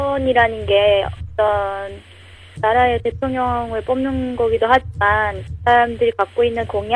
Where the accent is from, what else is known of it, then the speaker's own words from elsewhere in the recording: North Korea; now in South Korea; 또 탈북자로서 또 통일이라든지 또 대북관계 뭐 이런 것도 북한과의 문제 이런 것도 중요하니까